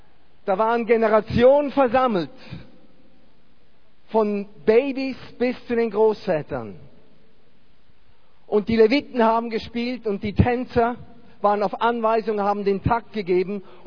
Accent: Switzerland; now in Leipzig, Germany; Wenn man von außerhalb kommt, wenn man von der Schweiz kommt und dann plötzlich sich hier in Leipzig wiederfindet

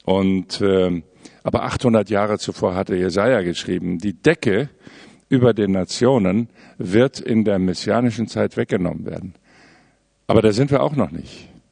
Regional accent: Hesse, Germany; born or raised there; also born or lived in Lodz, Poland

